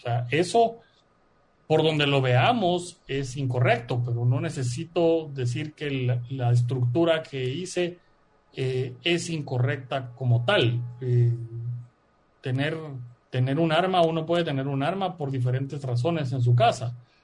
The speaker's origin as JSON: {"language": "Spanish", "country": "Guatemala", "said": "me graba a mí como guatemalteco por lo que genero a nivel mundial, me graba a mí como guatemalteco por lo que genero en Guatemala"}